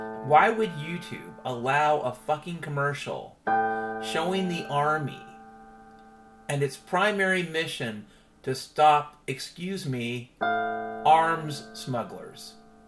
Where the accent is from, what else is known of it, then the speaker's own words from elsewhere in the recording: Ireland; And keep in mind, I'm Irish, so I love potatoes.